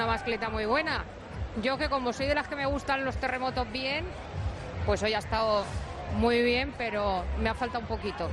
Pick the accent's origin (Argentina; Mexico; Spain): Spain; Alicante, Valencian Community; Como buena alicantina, Semana Santa, moros...